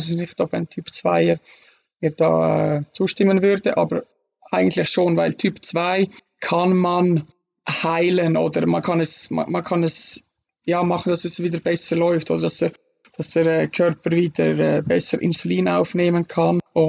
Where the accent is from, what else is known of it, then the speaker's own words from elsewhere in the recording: Davos, Graubünden, Switzerland; now in Bern, Switzerland; Ich bin in Davos aufgewachsen, ein kleines Bergdorf in den Schweizer Bergen.